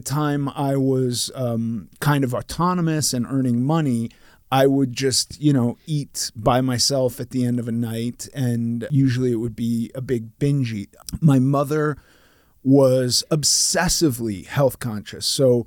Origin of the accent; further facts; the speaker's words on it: Los Angeles, California, United States; You know, I was raised in Los Angeles, and most of my life I spent in Los Angeles, which is a real big epicenter for these kind of wacky diets.